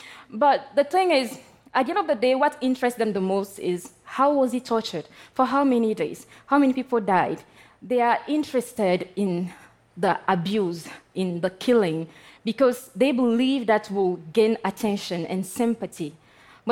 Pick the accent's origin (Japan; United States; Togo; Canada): Togo; English is a second language; I come from Togo, by the way. It is a beautiful country located in West Africa.